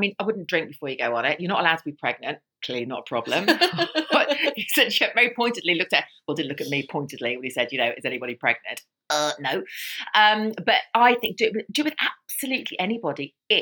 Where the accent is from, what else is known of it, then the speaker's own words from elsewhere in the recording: London, United Kingdom; I'm from London, born in London, come back to London, live in London as an adult.